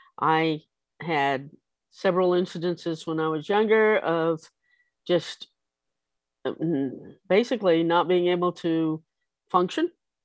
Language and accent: English; Mexico; English is a second language; moved away as an adult; now in United States; So I grew up in Mexico. So I was 19 years old before I came to the United States.